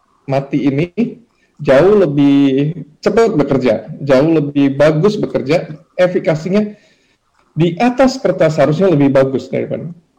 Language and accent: Indonesian; Indonesia; saya orang Indonesia dan saya sendiri orang Unpad